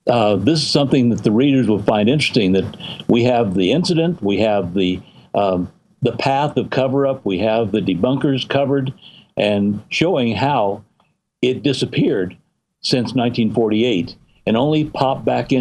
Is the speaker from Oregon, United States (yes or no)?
no; New Mexico, United States; And even I grew up in New Mexico where it happened